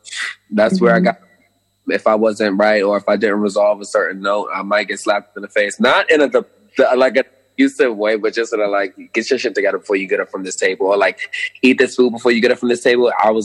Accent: Brooklyn, New York, United States; Brooklyn, New York, born and raised in Flatbush, Trinidadian descent.

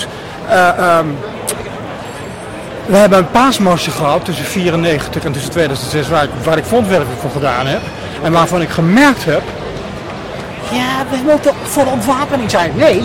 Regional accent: Beverwijk, North Holland, Netherlands; now in Egmond, Netherlands; En ik kom niet uit Amsterdam, ik kom uit Beverwijk.

